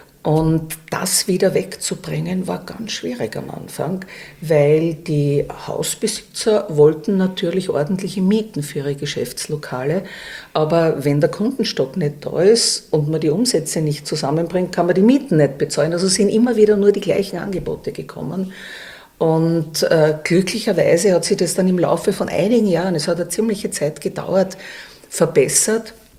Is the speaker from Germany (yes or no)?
no; Vienna, Austria; Ja, ich bin eine Urwienerin, weil meine Eltern kommen aus der ehemaligen Tschechoslowakei. Die mussten im Jahr 1948, weil sie Deutsche waren, das Land verlassen